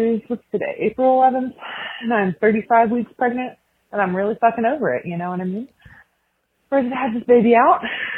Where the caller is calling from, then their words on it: Texas, United States; I'm calling from Texas